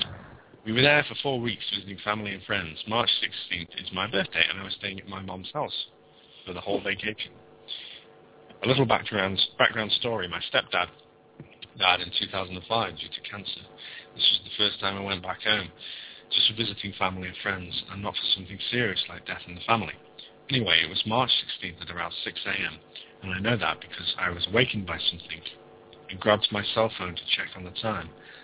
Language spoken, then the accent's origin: English; Suriname; moved away as an adult; now in Netherlands; I was born and raised in Suriname and moved to... This is going to be another one of those stories where they like saying stuff. Eye sockets. Moved to the Netherlands in 2003 when I was 22 years old.